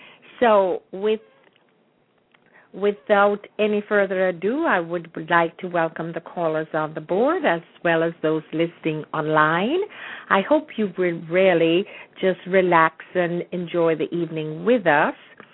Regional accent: Kingston, Jamaica; moved away as an adult; now in United States; I was born and raised in Jamaica, in Kingston, Jamaica. I migrated to the USA in 1959. And all my children were born here. I have made the US my home.

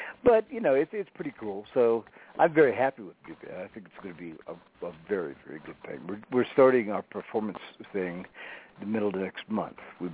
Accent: Clearwater, Florida, United States; So David is somebody that I grew up with in Clearwater, Florida.

